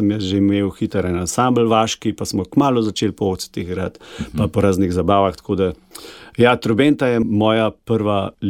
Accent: Dražgoše, Upper Carniola, Slovenia; now in Apno, Slovenia; Drugače sem iz Seške doline, iz Dražgoš. Vedno sem bil nekje malo višje, kar se tiče nadmorske višine. In zdaj tudi, zdaj sem v vasi Apno nad Cerkljami na Gorenjskem, kjer je zelo veliko sonca.

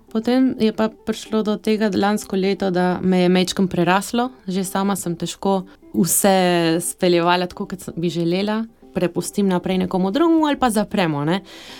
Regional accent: Argentina; now in Slovenia; Študirala sem grafično tehniko v Sloveniji, drugače sem iz Argentine.

